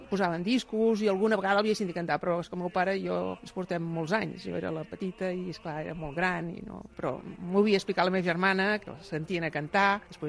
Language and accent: Catalan; Vilassar de Mar, Catalonia, Spain; born there; tinc 67 anys, vaig néixer a Vilassar de Mar